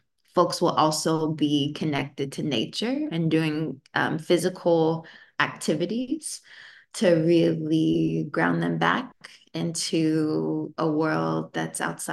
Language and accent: English; Kentucky, United States; I would want to use those funds to go home to my home state of Kentucky and get some land and open up a wellness center.